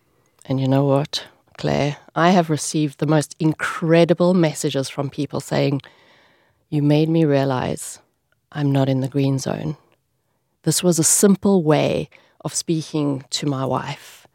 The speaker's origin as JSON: {"language": "English", "country": "South Africa", "moved": "as an adult", "lives_now": "Ireland", "said": "But I'm originally from South Africa, but I was very fortunate that my daddy gave me my Irish passport."}